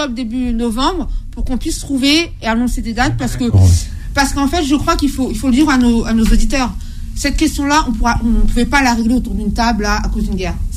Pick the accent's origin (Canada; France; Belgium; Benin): France; parce qu'on est français